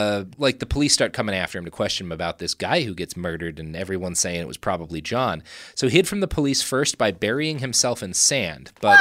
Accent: Texas, United States; We come from Texas.

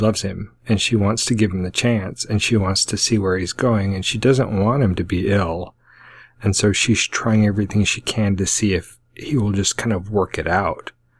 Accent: Alaska, United States; growing up in Alaska and thinking I wasn't going to live past 20 because there was going to be some nuclear annihilation that was going to wipe Alaska off the map.

